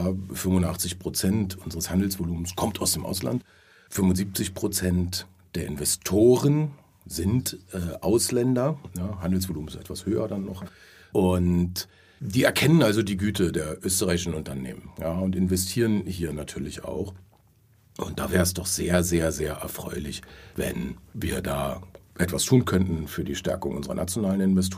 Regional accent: Berlin, Germany; now in Austria; ich komme ja aus dem Failed State of Berlin

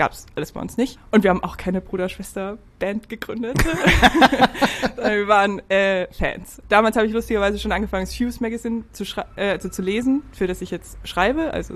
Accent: Bavaria, Germany; now in Hamburg, Germany; Nee. Ich komme aus Franken, Oberfranken.

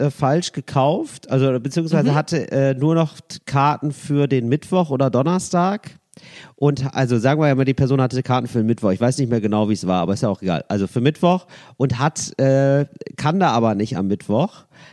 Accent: Geldern, North Rhine-Westphalia, Germany; Ich bin ja da aufgewachsen in der Ecke.

